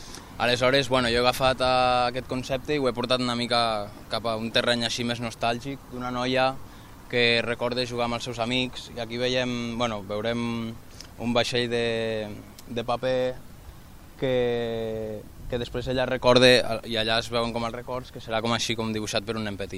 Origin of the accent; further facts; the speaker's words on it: La Seu d'Urgell, Catalonia, Spain; sóc de la Seu d'Urgell, Catalunya, i sóc pintor i muralista.